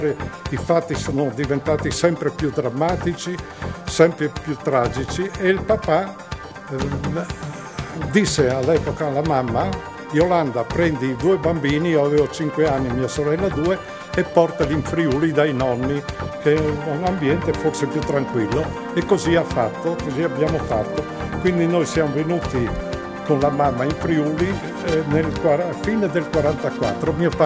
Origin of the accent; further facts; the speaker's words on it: Vodnjan, Istria County, Croatia; born there; io sono un sangue misto, istriano e friulano. Sono nato in Istria, a Dignano d'Istria, un paesino splendido